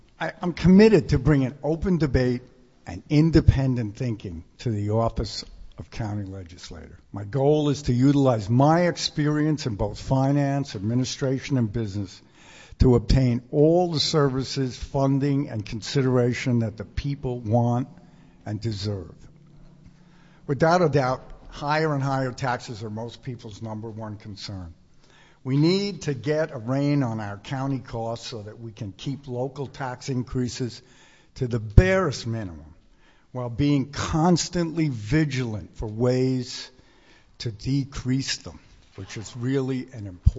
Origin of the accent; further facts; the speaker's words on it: New York, United States; born there; now in Greenville, United States; I was born in New York, raised a family here in Greenville, lived here for 40 years